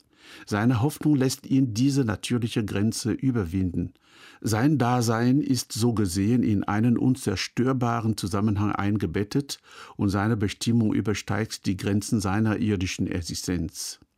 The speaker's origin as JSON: {"language": "German", "country": "Cameroon", "said": "In meinem Herkunftsland Kamerun sagte ein alter Mann vor langer Zeit zu mir"}